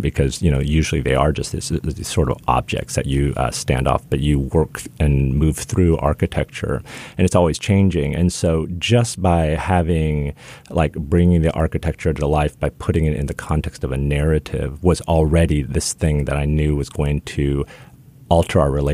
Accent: Midwest, United States; I grew up in the Midwest.

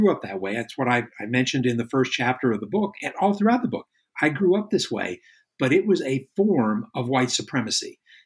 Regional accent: Virginia, United States; born there; Because remember, for me, I was born in Virginia in the early 60s, and Virginia was a racial police state

